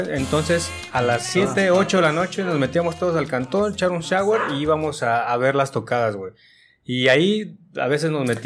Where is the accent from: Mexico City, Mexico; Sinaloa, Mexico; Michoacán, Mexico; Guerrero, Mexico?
Mexico City, Mexico; Iztapalapa; yo soy, soy nacido en Iztapalapa, pero nada, no, soy del barrio Nesa